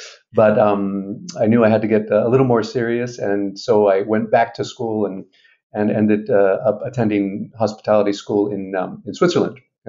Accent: Brazil; now in United States; Honestly, none in the States, but because I grew up in Brazil, I follow

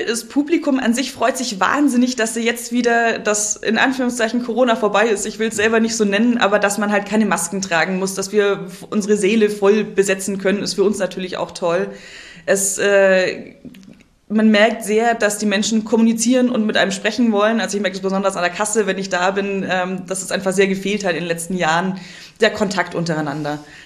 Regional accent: Kempten, Bavaria, Germany; also born or lived in Munich; Aus Kempten. Ich bin tiefste Allgäuerin, in Kempten geboren, aufgewachsen, bin nie aus Bayern rausgekommen, weil ich dann nach München gezogen bin und jetzt wieder so halb im Allgäu zurück.

